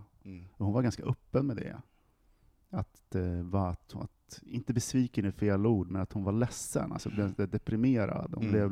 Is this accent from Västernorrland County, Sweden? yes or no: no; Västerås, Västmanland County, Sweden; i Västerås där jag kommer ifrån. Plötsligt så har liksom man tappat halva språket.